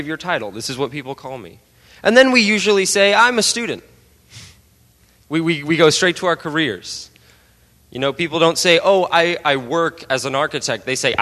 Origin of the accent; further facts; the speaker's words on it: United States; I say, I am American, right?